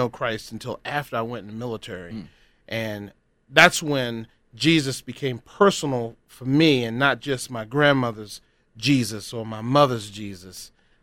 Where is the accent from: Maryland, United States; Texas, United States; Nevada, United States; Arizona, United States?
Maryland, United States; Baltimore; Actually, I'm from Baltimore, Maryland. I was born in the late 60s, 1968 to be exact. And so I grew up in a very humid climate and stayed in Baltimore until I went off to college, University of Maryland